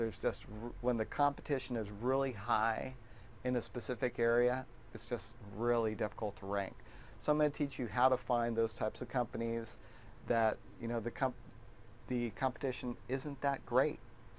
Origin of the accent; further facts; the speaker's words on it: United States; because as an American, you could just charge a lot more.